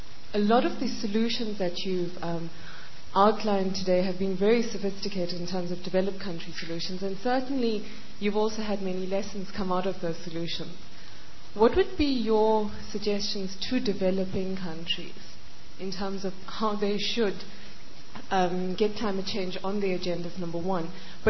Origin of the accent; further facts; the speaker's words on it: South Africa; I'm from South Africa.